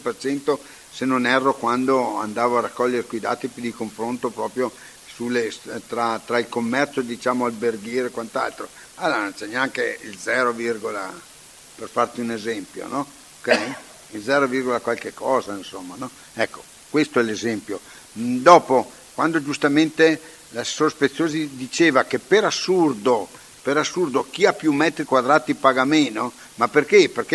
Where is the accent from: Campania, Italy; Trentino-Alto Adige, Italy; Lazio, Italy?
Trentino-Alto Adige, Italy; Ala; praticamente dopo in quel di Ala, perché siamo d'Ala, tutti i giorni vedrai camion